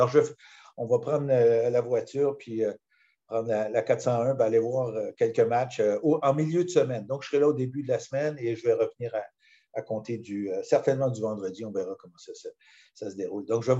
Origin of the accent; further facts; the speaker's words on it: Granby, Quebec, Canada; Je peux me targuer d'avoir à peu près tout fait en tennis à partir de chasseur de balles dans mon patelin à Grimby